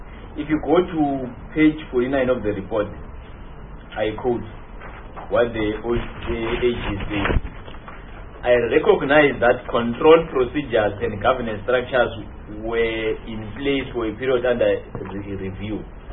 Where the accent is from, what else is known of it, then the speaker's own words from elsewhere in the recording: Mpumalanga, South Africa; I'm from Mpumalanga.